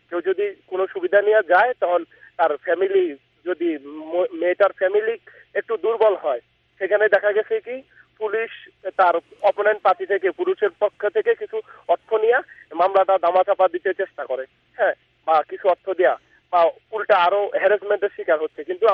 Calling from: Dhaka, Dhaka Division, Bangladesh; আমি ঢাকার মোহাম্মদপুর থেকে বলছিলাম

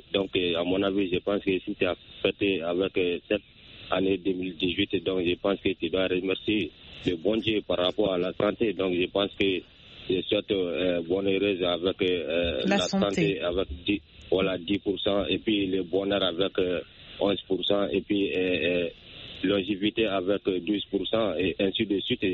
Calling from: Sonikéni, Mali; Je vous appelle toujours dans mon village natal à Sonikéni.

